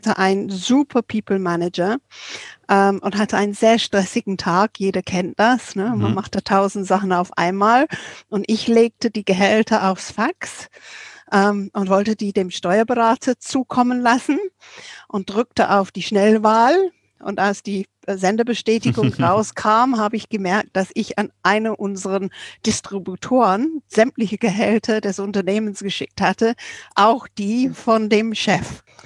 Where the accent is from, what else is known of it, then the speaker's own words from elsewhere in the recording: England, United Kingdom; German is a second language; dass es eigentlich komisch ist, in einem Land wie Deutschland, bei uns in England so dafür bekannt ist